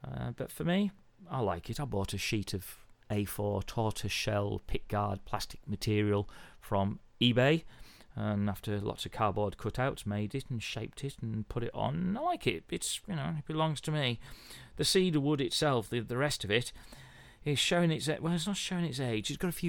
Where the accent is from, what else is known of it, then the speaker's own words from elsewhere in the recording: North West England, United Kingdom; I'm from Cumbria